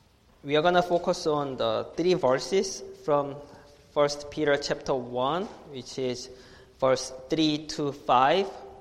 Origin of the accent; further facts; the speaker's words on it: South Korea; South Korea, my home country, has had the highest suicide rate in the industrialized world for 10 consecutive years.